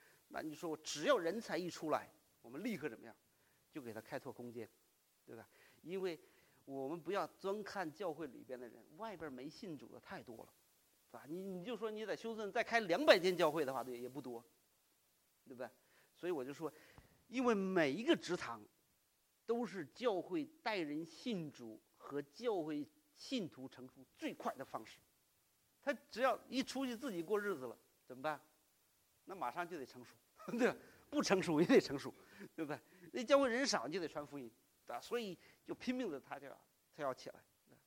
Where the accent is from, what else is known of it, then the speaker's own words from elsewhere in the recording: China; 一个是我太太是俄国人，我是中国人，我们的孩子美国人